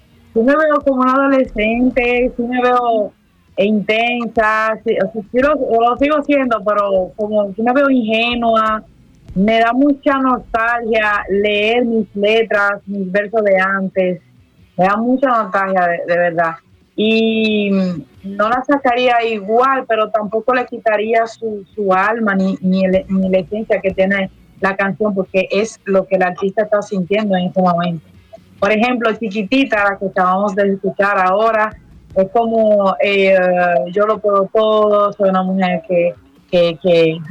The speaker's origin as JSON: {"language": "Spanish", "country": "Dominican Republic", "said": "en mi país, en República Dominicana, yo cantaba en festivales"}